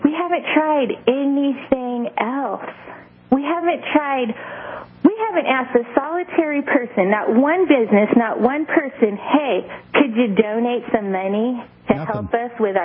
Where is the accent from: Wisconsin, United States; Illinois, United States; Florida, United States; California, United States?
California, United States; I am from Northern California.